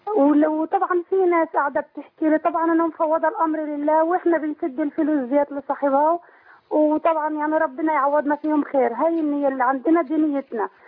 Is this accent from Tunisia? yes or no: no; Egypt; now in Jordan; أنا مصرية ومقيمة بالأردن مع جوزي وولادي